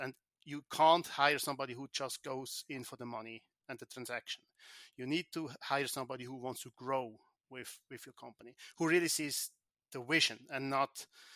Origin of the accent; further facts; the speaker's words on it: Switzerland; I was raised in Switzerland, and I'm Swiss.